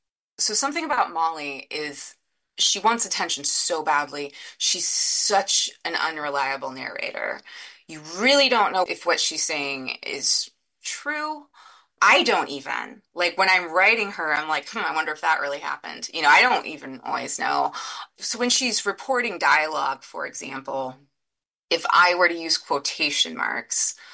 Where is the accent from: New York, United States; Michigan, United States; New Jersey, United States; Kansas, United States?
Kansas, United States; Nickerson; I grew up in Kansas. I grew up in Nickerson, Kansas.